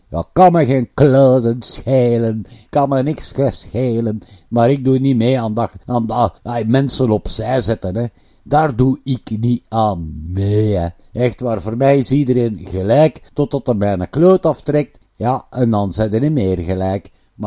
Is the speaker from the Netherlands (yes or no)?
no; Flanders, Belgium; Ja, maar ik ben een Vlaming.